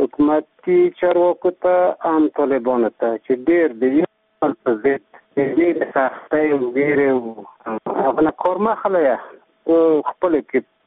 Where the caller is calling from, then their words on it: Azra, Logar, Afghanistan; زه د لوګر ولایت د ازرې ولسوالۍ څخه تاسو سره په تماس کې یم